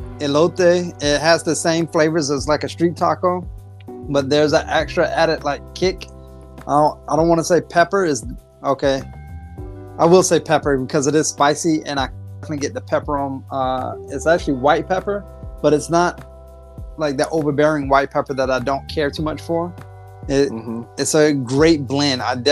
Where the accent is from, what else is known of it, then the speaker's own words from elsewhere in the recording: South Carolina, United States; I grew up in South Carolina, and yes, I've been to quite a few, sir.